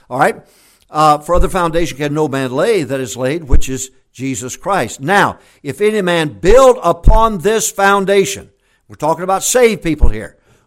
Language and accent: English; Texas, United States; I'm from Texas. Talk to me. Talk to me. You can always tell a Texan.